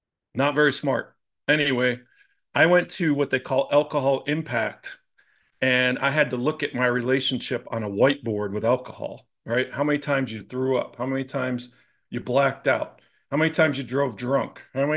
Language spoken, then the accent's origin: English; Rochester, New York, United States; So I'm from Rochester, New York. Joined the Navy at 19.